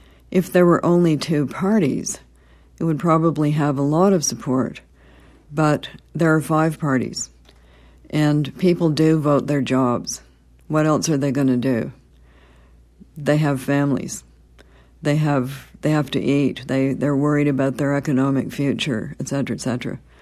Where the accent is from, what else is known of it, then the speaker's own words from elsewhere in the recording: Canada; I'm Canadian, and we have caps on how much you can give.